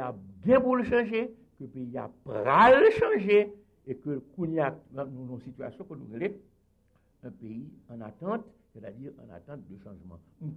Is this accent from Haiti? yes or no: yes; Haiti; moi-même, en tant qu'haïtien, C'est pas parce que l'intellectuel, nous sommes bonnards pour ne pas connaître le pays.